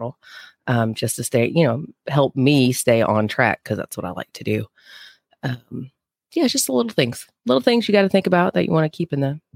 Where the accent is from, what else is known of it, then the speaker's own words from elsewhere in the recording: Panama City, Florida, United States; like back home in Panama City, I'm from Panama City, Florida.